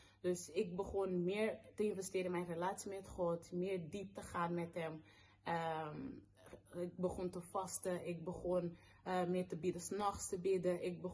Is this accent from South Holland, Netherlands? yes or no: yes; Rotterdam, South Holland, Netherlands; ik kom uit De Gaardesingel, Rotterdam.